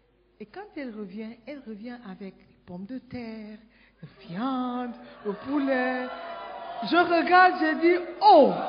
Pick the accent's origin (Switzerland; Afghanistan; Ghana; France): Ghana; French is a second language; Moi, je viens du Ghana.